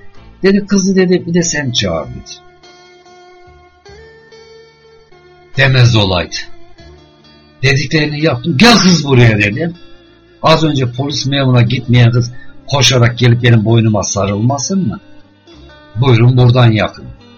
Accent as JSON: {"language": "Turkish", "region": "Çankırı Province", "country": "Turkey", "said": "benim aslım Çankırı, hem Çankırı Çingene inadı var, annesi Trabzonlu, hem Laz inadı var, Trabzon inadı var."}